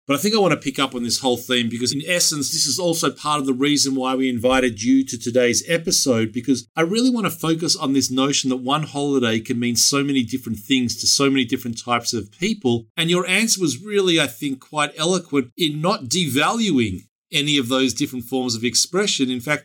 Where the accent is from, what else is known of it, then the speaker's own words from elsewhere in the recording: Australia; Growing up in Australia, Hanukkah was always the first holiday signifying the beginning of summertime.